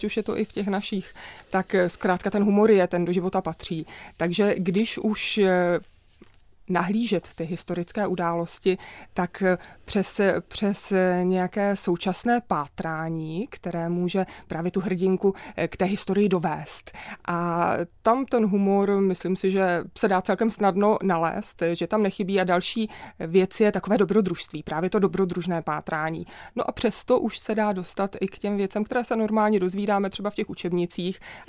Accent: Uhlířské Janovice, Central Bohemian Region, Czechia; našeho rodáka z Uhlířských Janovic, odkud pocházím

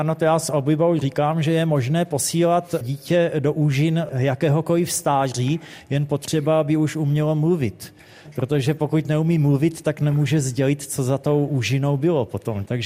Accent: South Moravian Region, Czechia; tam u nás na Moravě využíváme

